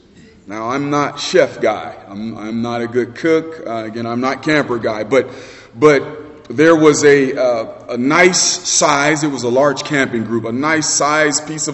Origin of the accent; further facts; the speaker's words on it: Florida, United States; I grew up in South Florida, and as a boy, did not get to do much camping.